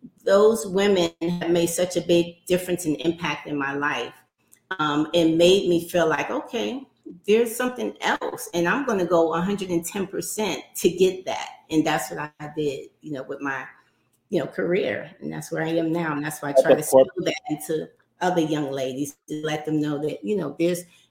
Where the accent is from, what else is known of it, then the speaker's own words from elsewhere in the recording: New York City, New York, United States; So I grew up in New York City in Harlem.